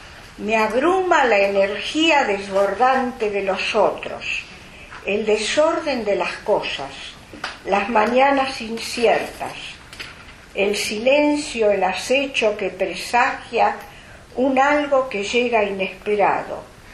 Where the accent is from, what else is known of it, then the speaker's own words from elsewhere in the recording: Buenos Aires, Argentina; Este es un poema de mi ciudad natal, Buenos Aires, que con los años no añoro